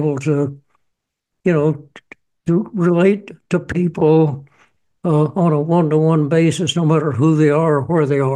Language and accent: English; Winchester, Kentucky, United States; born there; I was born in Winchester, Kentucky. It's a town in central Kentucky, about 15 miles east of Lexington. And I was born in 1927.